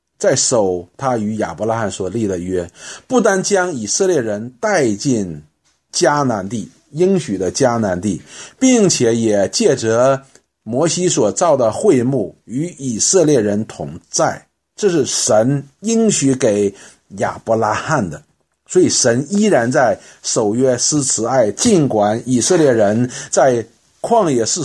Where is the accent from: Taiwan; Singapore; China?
China; 因为以前他们穿的跟我们中国人差不多